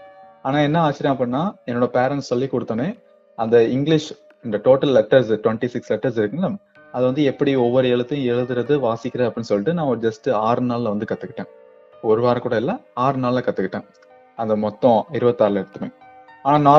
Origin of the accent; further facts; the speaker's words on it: Tamil Nadu, India; now in Chennai, India; என்னோட சொந்த ஊர் பார்த்தீங்கன்னா ராமநாதபுரத்தில் வந்து அபிராமன் சொல்ற ஒரு கிராமம். பட் இப்போ வந்து நான் சென்னையில் வந்து வசிக்கிறேன், சென்னையில வந்து செட்டில் ஆகிட்டோம்.